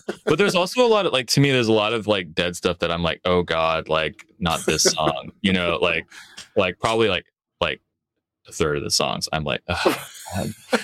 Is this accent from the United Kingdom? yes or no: no; California, United States; The first, like, obsession of mine was … Growing up in Southern California.